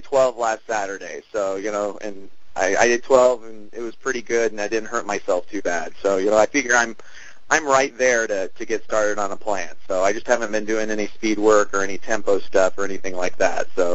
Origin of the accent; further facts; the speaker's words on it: Eugene, Oregon, United States; I'm from Eugene, Oregon, and I'm training for the Eugene Marathon